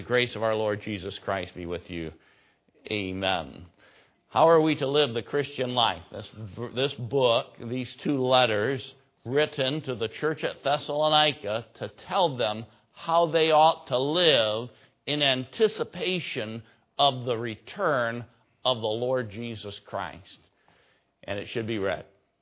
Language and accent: English; Michigan, United States; I'm a pastor of church. I grew up on a farm. I'm from Michigan.